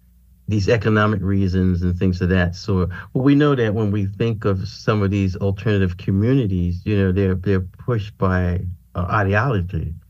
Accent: South Bronx, New York, United States; You know, I'm from the South Bronx.

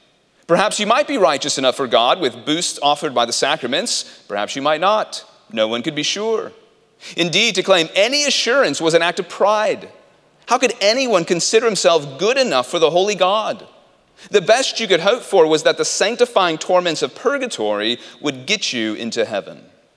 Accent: South Leigh, South East England, United Kingdom; Near to where I grew up in the Oxfordshire village of South Lee is the parish church of St. James the Great.

